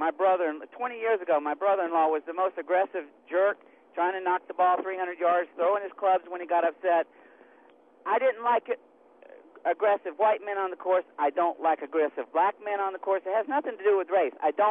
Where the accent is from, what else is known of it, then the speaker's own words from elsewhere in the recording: Georgia, United States; Ted, the bottom line is I grew up in Georgia.